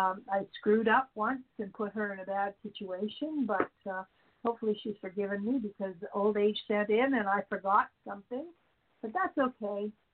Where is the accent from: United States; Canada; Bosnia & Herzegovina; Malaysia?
Canada; and I, even though I'm a Canadian